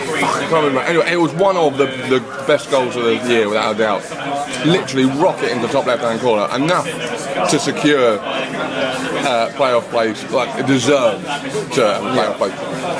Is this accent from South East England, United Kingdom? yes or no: yes; Brighton, South East England, United Kingdom; Mate, obviously being my hometown, exactly. It would be the greatest thing to happen for Brighton.